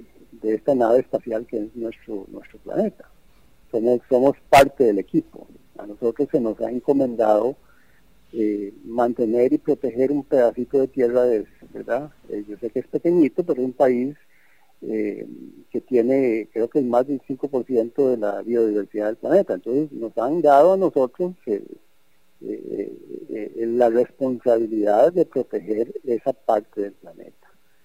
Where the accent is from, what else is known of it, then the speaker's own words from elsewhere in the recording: Costa Rica; Yo creo que la gente, cuando estamos en el exterior, el orgullo que sentimos del costarricense por la paz